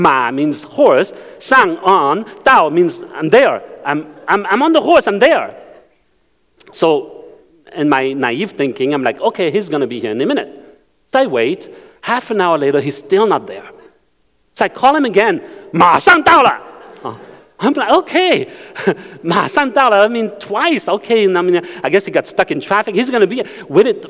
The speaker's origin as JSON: {"language": "English", "country": "France", "tie": "born or raised there", "first_language": "French", "second_language": "English", "said": "I didn't speak Chinese. I grew up in France, speaking French. Then I had to learn English."}